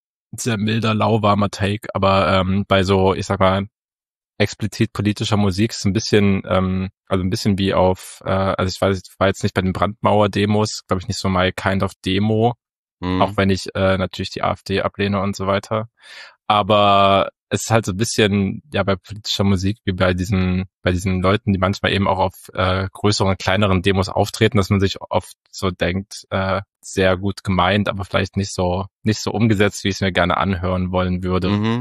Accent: Saxony-Anhalt, Germany

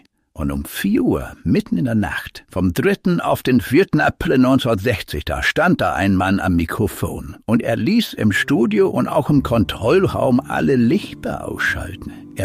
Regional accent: Hamburg, Germany; ich bin auf der Reeperbahn groß geworden in Hamburg

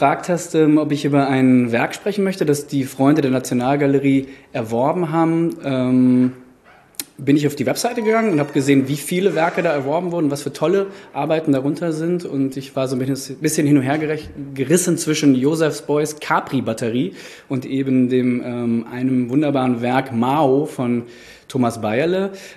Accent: Frankfurt, Hesse, Germany; auch in einem Umfeld aufgewachsen bin in Frankfurt, ja, Frankfurter Schule, 68er.

